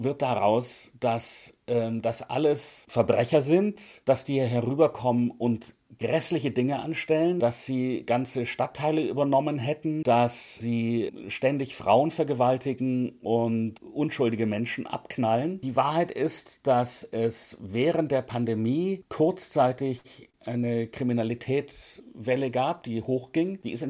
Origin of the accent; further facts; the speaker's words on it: Austria; Ich bin ja in Österreich aufgewachsen.